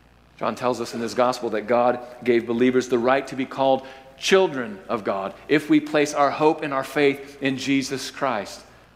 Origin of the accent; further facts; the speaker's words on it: Midwest, United States; born there; Look, I'm as white as the day is long. You know that. I was born in the Midwest.